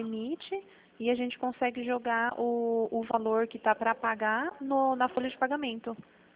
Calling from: Limeira, São Paulo, Brazil; A gente fala de Limeira.

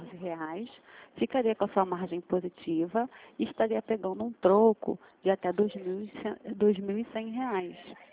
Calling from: Rio de Janeiro, Brazil; Eu falo aqui do centro do Rio

